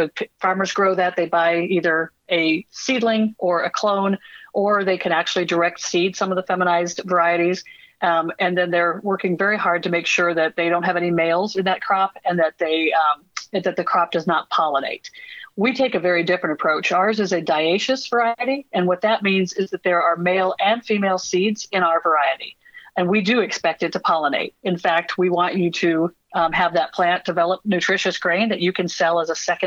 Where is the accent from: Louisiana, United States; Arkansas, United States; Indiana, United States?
Indiana, United States; And in fact, I'm from Indiana. So I was planning to move to Colorado, and I ended up moving to Indianapolis once we had our strategy in place.